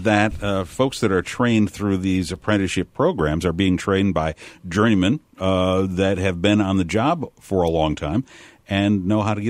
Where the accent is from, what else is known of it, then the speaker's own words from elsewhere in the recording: Detroit, Michigan, United States; and I'm from Detroit originally, so I know what unionization meant for so much of that economy up there.